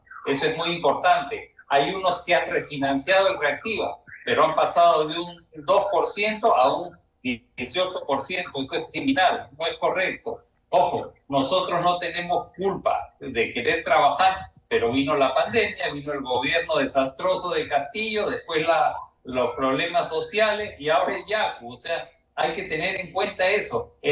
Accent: Peru; Nosotros, como peruanos, tenemos que ayudar a la reactivación.

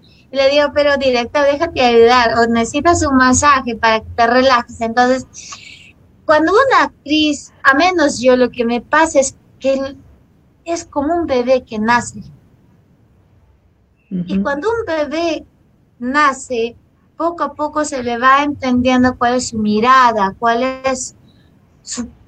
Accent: Lima, Peru; Yo me siento muy afortunada de ser una peruana, madre campesina, y ser, pues a veces considerarme limeña. En realidad no hablo como limeña, no tengo la papa en la boca

